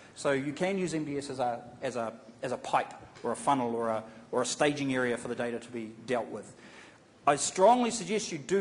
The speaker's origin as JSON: {"language": "English", "region": "Wellington", "country": "New Zealand", "said": "I'm from Wellington, man, you have to excuse me, right? We don't have that many fingers down there."}